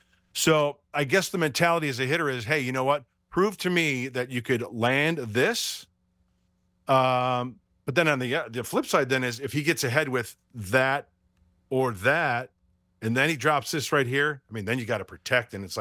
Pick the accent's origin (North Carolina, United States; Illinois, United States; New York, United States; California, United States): Illinois, United States; Joliet; I grew up in the Midwest. I grew up in Joliet, Illinois.